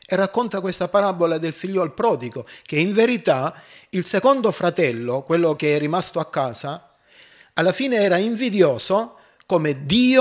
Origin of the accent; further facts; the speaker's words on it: Nardò, Apulia, Italy; e tuttora anche al mio paese, a Nardò, provincia di Lecce, esiste ancora questo